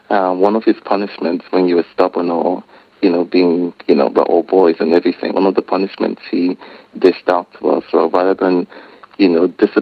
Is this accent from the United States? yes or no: no; Lagos, Nigeria; I was born in the mid-70s and to a family of all boys. I'm second. And I grew up basically in Lagos.